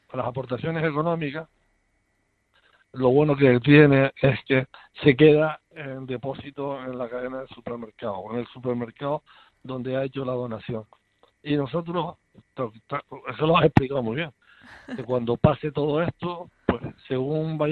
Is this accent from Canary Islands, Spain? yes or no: yes; Canary Islands, Spain; porque somos todos canarios, y los canarios creo que somos muy solidarios